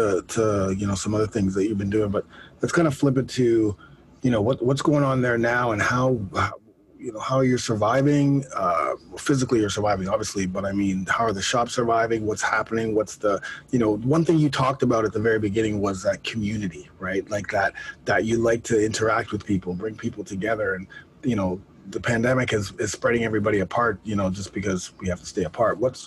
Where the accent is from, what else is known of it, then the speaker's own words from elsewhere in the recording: Toronto, Ontario, Canada; I'm from Canada. So it's a little bit, I'm here in Toronto.